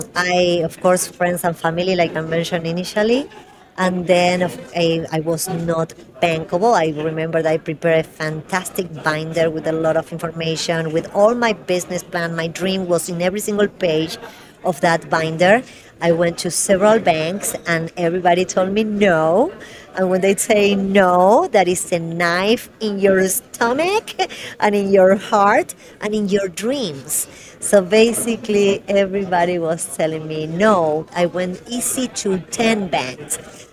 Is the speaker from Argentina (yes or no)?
yes; Argentina; now in Denver, United States; I mean, I'm from Argentina. Nothing Argentinian was here at that time in Denver, Colorado.